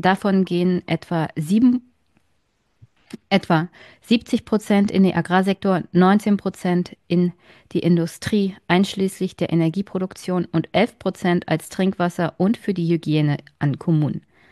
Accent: Brandenburg, Germany; ich lebe hier seit meiner Geburt in einem Dürreland, ja. Ich kenne das gar nicht anders. Also Sandbüchse Brandenburg beschreibt meine Heimat ganz, ganz gut.

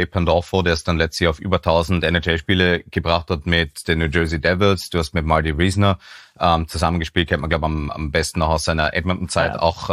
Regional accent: Vorarlberg, Austria; now in Vienna, Austria; als Nicht-Wiener, als Vorarlberger

